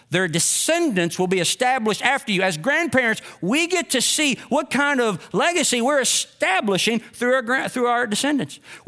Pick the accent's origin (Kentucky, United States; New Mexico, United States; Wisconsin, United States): Kentucky, United States; I'm from Kentucky. I know that.